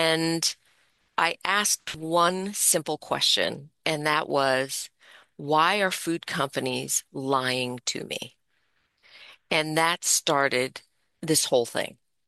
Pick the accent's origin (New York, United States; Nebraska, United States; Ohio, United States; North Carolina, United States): New York, United States; New York City; I was a young entrepreneur, born and raised in New York City, and worked in that industry for many, many years